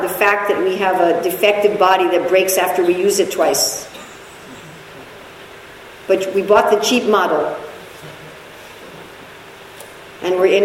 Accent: New York, United States; I'm originally from New York.

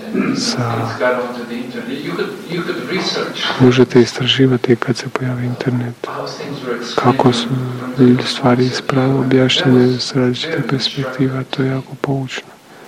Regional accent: Knin, Šibenik-Knin County, Croatia; čula moj naglasak i pitala odakle, rekla iz Knina.

